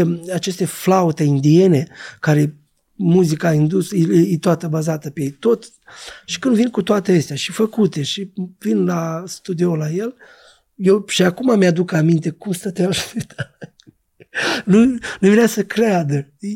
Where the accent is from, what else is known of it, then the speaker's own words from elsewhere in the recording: Ungheni, Ungheni District, Moldova; now in Chișinău, Moldova; ca să vin din Ungheni la Chișinău